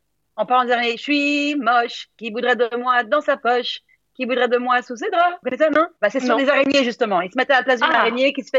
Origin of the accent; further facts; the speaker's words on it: Italy; Et moi en tant qu'italienne qui ai besoin de bien manger